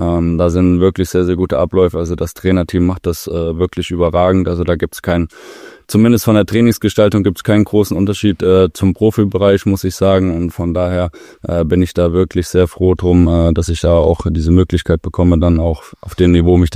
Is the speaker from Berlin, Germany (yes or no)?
no; Kassel, Hesse, Germany; born there; ich komme gebürtig aus Kassel, meine Familie lebt komplett in Kassel.